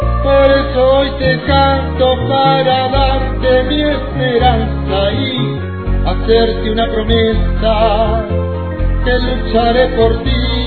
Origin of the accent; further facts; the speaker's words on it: Islay, Arequipa, Peru; todos somos hermanos, pues somos de Isla.